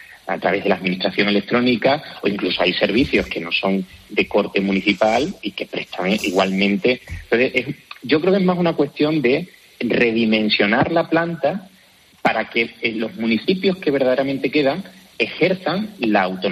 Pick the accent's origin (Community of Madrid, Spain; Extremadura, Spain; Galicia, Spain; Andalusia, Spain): Extremadura, Spain; Yo hablo, por ejemplo, de mi tierra, Extremadura, donde tenemos cerca de 400 municipios.